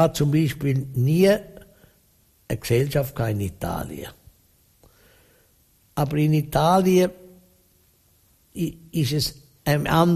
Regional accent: Switzerland; das können wir Schweizer doch nicht. Für das sind wir Schweizer nicht gemacht.

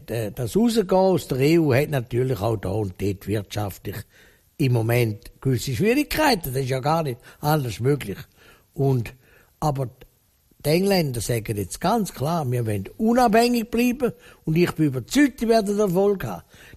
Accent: Switzerland; Und vor allem das Ansehen, das wir als Schweizer dort haben.

